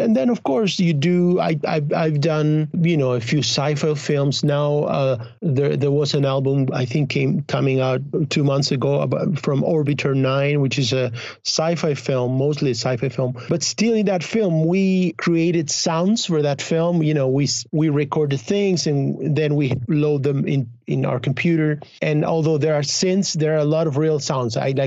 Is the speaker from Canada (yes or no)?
no; Argentina; Not only because I come from Argentina, but because I keep working for South American cinema